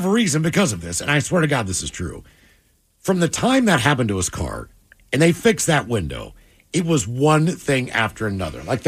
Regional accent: East Coast, United States; And when I grew up on the East Coast, it's not that it didn't happen.

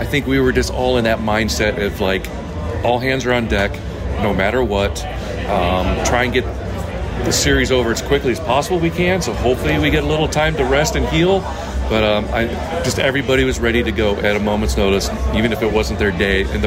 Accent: California, United States; I'm from California, so I had a pretty good, you know, ticket request that day.

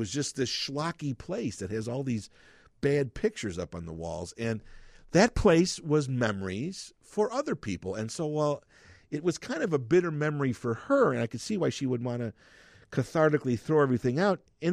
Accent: Chicago, Illinois, United States; I've been born and raised in Chicago. I love Chicago. I've lived here my whole life. I am a Chicago Northwest Sider and proud of it.

